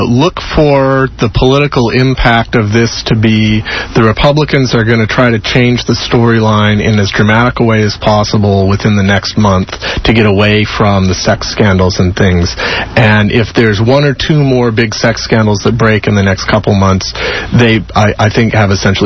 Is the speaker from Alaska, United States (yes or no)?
no; Seattle, Washington, United States; now in Houston, United States; so I'm a transplant. I'm originally from Seattle, for those of you who don't know me.